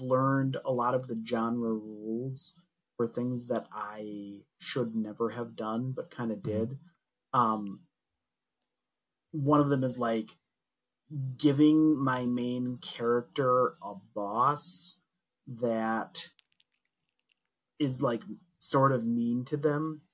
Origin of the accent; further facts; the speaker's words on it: Midwest, United States; Like I'm from the Midwest, man.